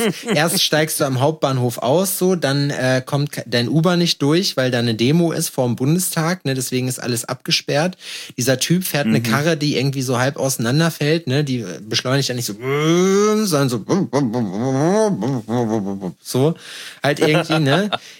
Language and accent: German; Schalksmühle, North Rhine-Westphalia, Germany; Wir haben einen Zug gehabt bei uns in Schalksmühle, der immer die Stunde gefahren ist.